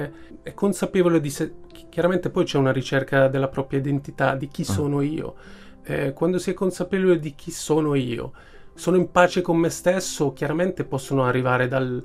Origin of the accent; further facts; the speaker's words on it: Budapest, Hungary; sono nato a Budapest e ho vissuto un po' anche quel clima di oppressione del comunismo